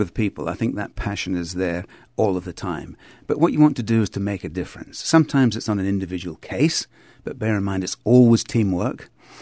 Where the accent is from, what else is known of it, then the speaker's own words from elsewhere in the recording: Coupar Angus, Scotland, United Kingdom; I'm Scottish, and it's a small place called Cooper Angus, which is on the east side of Scotland, which means I don't have a great accent, and so sometimes people can't quite determine where I'm from